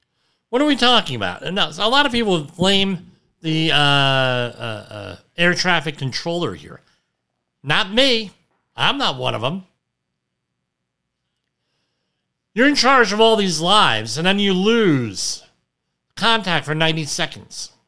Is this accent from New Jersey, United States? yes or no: yes; New Jersey, United States; Growing up in Central Jersey, that happens.